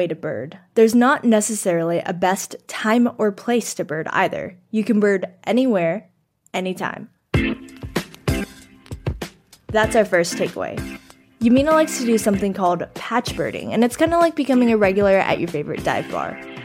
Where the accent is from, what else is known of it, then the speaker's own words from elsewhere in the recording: Texas, United States; I'm from Texas and it gets extremely hot in the summer